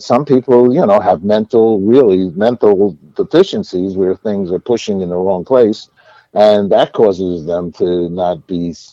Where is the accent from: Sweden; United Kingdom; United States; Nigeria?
United States; New York; I'm a New Yorker. I was going to go to BU.